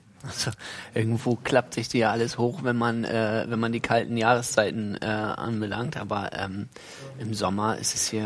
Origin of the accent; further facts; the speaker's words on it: Northern Germany, Germany; Also es war für mich als Norddeutscher immer schon irgendwo reizvoll, hier wieder herzukommen